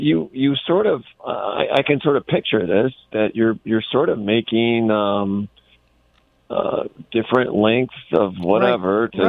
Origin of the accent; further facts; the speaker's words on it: Buffalo, New York, United States; my childhood growing up around Buffalo Niagara Falls, you know, Chum FM